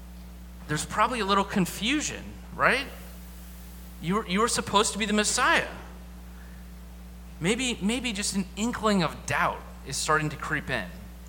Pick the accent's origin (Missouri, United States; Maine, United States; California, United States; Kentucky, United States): Missouri, United States; So when we say we're from Missouri, the Show Me State, that means that we're skeptical, right?